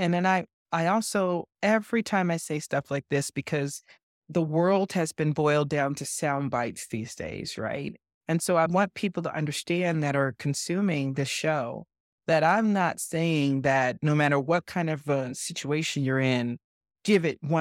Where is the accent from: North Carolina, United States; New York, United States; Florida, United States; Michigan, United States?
New York, United States; Bronx; if I say it as I grew up in the Bronx, it's going to sound totally different.